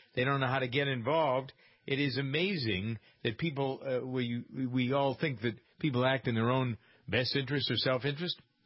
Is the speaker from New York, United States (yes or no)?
no; Framingham, Massachusetts, United States; The town of Framingham, which is my hometown, had a recent election, town election.